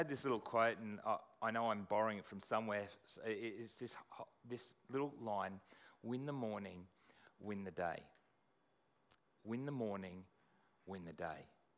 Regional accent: Australia; now in London, United Kingdom; in London, and everyone, as happens here as well, everyone went away on holidays, and I'm from Australia

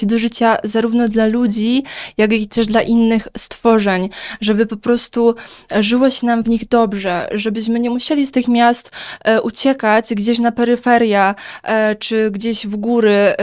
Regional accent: Silesian Voivodeship, Poland; właśnie na to jako Ślązacy i ogólnie mieszkańcy województwa śląskiego zasługujemy

